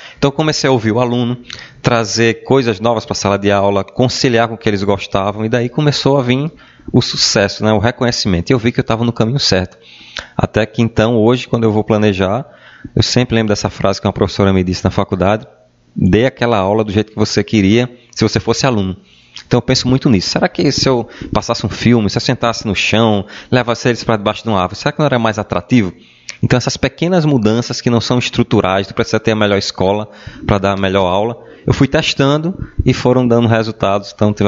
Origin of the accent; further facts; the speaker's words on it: Pernambuco, Brazil; Independente se está no sertão, na Mata Norte, que é de onde eu venho